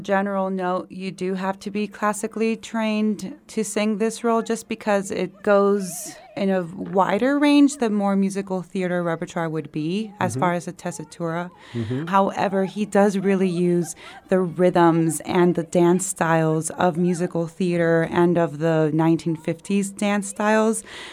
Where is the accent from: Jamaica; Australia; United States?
United States; Miami, Florida; Yes, and Miami is actually my hometown where I grew up.